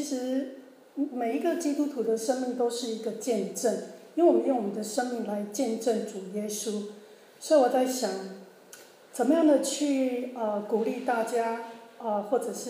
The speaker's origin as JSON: {"language": "Chinese", "region": "southern Taiwan", "country": "Taiwan", "moved": "as an adult", "said": "我也是从台湾来的，但是董姐是住北部，我住南部，两个还差蛮远的。那我大概就是八月份来的，八月份搬到Y M"}